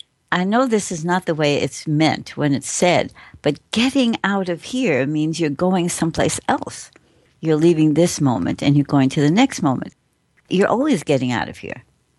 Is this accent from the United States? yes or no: yes; New York, United States; I'm from New York. I know. Get out of here.